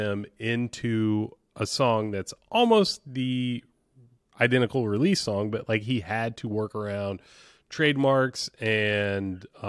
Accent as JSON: {"language": "English", "region": "the South", "country": "United States", "said": "I'm from the South. I don't say everything correctly."}